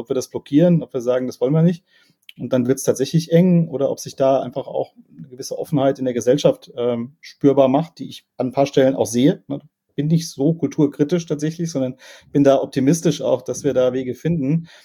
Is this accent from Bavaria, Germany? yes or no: no; Rhineland-Palatinate, Germany; ich bin Pfälzer